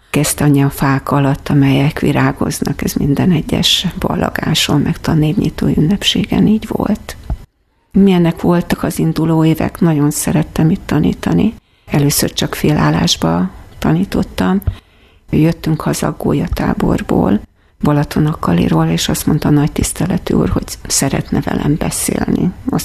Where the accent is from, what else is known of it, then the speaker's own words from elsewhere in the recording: Kiskunhalas, Bács-Kiskun, Hungary; mivel én itt nőttem föl Kiskunhalason